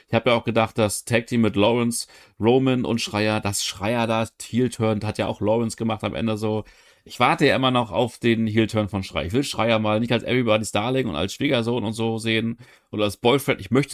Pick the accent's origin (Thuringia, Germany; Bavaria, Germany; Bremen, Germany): Bremen, Germany; Da muss ich als Bremer natürlich für eine Bremen-Show fragen